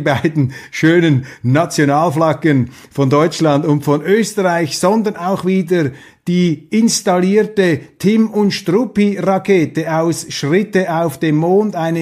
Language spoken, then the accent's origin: German; Switzerland; das steht mir nicht zu, als Schweizer da herumzumäkeln